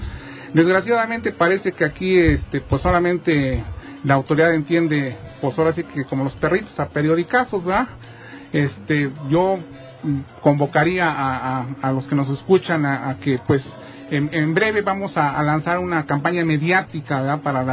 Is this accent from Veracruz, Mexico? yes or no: no; San Gregorio Atlapulco, Mexico City, Mexico; Nosotros que somos nativos de San Gregorio Acapulco hemos visto cómo año con año, década con década, sexenio con sexenio, se han ido destruyendo las chinampas